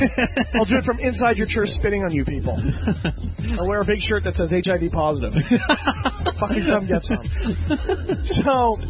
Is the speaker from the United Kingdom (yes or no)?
no; Australia; We're from Australia! That's where we'll start, too.